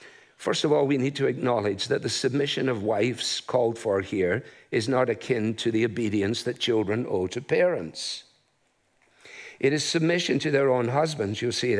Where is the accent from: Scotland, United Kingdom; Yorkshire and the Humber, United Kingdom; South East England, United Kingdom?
Scotland, United Kingdom; Glasgow; I remember as a boy this kind of stuff when I was growing up in Glasgow.